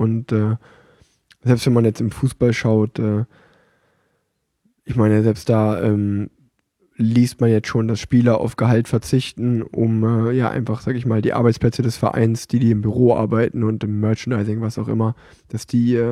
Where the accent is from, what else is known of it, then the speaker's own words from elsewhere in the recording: Cologne, North Rhine-Westphalia, Germany; als Kölner, der in Köln wohnt